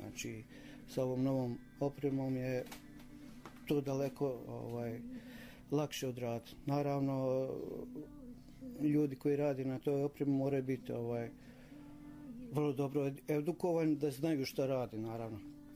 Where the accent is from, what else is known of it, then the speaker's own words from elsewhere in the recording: Banja Luka, Republika Srpska, Bosnia & Herzegovina; Inače, sportske dvorane, pogotovo kod nas u Banja Luci, jako teške prostorije za ozvučenje.